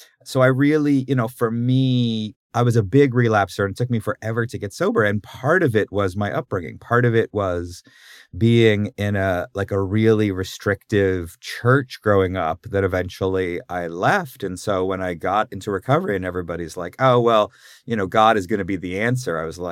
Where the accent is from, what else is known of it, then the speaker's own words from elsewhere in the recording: Washington, District of Columbia, United States; born there; I was born in Washington, D.C., over here, which is the capital.